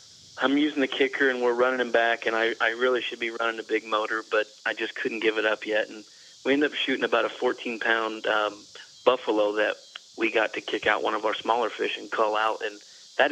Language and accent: English; Houston, Missouri, United States; where I grew up in Houston, Missouri, we really didn't have much for rivers. So until I moved up around Fort Leonard Wood, they had some bigger rivers